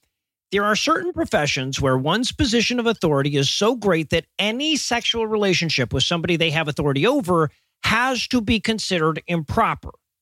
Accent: Georgia, United States; A lot of people underestimate my home state of Georgia's progressive bona fides

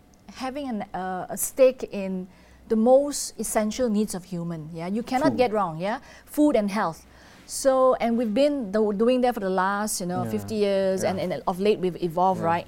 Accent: Malaysia; because I'm Malaysian.

